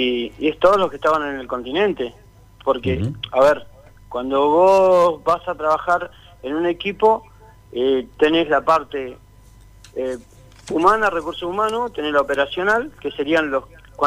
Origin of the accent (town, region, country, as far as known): Argentina